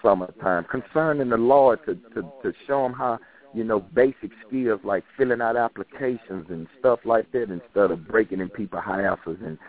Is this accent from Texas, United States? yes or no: yes; Dallas, Texas, United States; Well, yes, I'm born and raised in South Central Dallas, also known as Joppy. Pretty sure everybody know it as Joppy.